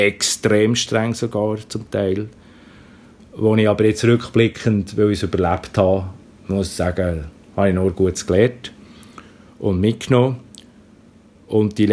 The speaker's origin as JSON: {"language": "German", "region": "Bern", "country": "Switzerland", "accent": "Bernese German", "said": "ich habe ein bisschen einen berndeutschen Akzent"}